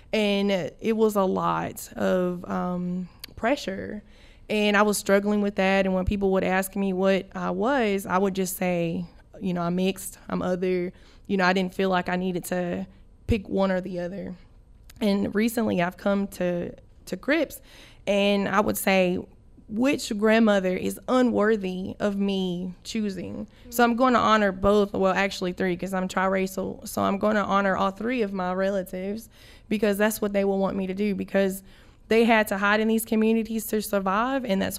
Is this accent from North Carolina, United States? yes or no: yes; North Carolina, United States; Okay, so I was born in Alamance County. I went to school at Eastern Alamance.